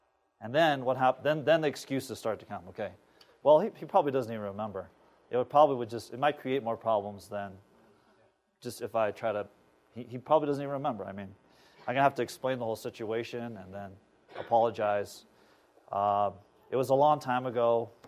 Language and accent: English; Los Angeles, California, United States; I'm from Los Angeles